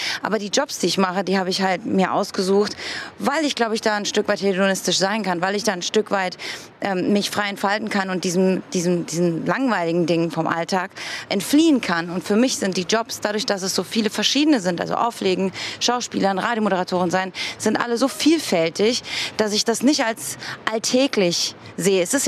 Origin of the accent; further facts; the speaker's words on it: Heidelberg, Baden-Württemberg, Germany; Ich bin verheiratet, ich bin in meiner alten Heimat Heidelberg wieder und wohne dort